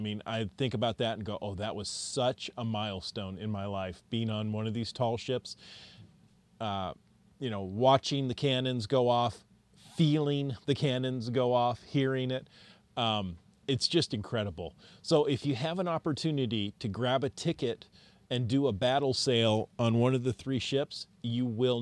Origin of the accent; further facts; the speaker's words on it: United States; accent: American; Every time I read it, with my American accent and not my proper Norwegian accent